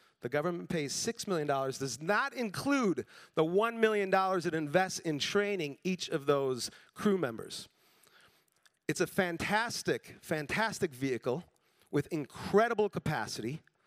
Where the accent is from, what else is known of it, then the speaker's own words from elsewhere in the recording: Chicago, Illinois, United States; I don't hunt because I'm from Chicago